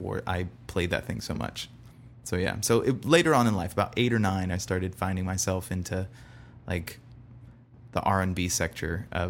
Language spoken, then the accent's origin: English; Bradenton, Florida, United States; born there; Originally born in Bradenton, Florida. But when people ask, I usually say Sarasota